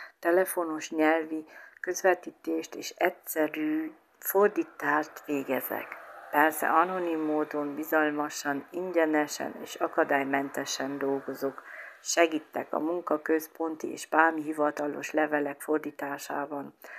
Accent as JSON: {"language": "Hungarian", "region": "Transylvania", "country": "Romania", "lives_now": "Berlin, Germany", "said": "Erdélyből származok, beszélek magyarul és németül"}